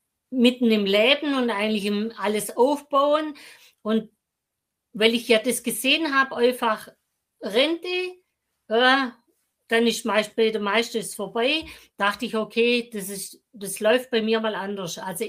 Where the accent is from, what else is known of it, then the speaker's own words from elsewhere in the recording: Germany; das ist bei uns in Deutschland ist ja auch ein bisschen besser geworden.